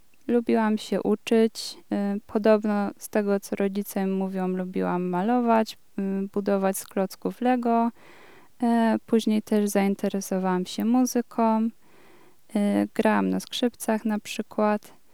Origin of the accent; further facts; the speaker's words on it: Greater Poland Voivodeship, Poland; ja swoje dzieciństwo spędziłam praktycznie całe mieszkając w miejscowości pod Poznaniem. Tutaj chodziłam do szkoły, tutaj się wychowywałam, tutaj mam swoją najbliższą rodzinę.